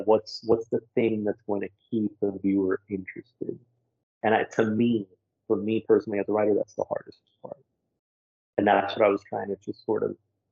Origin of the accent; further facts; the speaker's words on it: Miami, Florida, United States; And that's what, growing up in Miami, a place like Miami, that's very much ingrained in me. I can, you know, I speak with my parents and I just switch it because there's, you know, I'm proficient in Spanish.